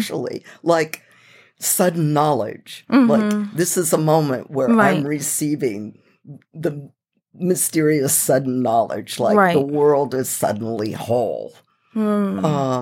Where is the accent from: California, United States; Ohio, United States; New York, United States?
California, United States; I consider it kind of important to my biography that I'm a Californian and a fourth generation Californian